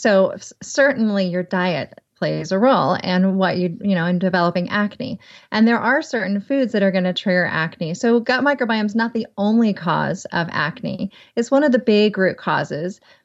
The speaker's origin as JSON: {"language": "English", "region": "the South", "country": "United States", "accent": "southern", "said": "Skim. Skim. Might be my southern accent."}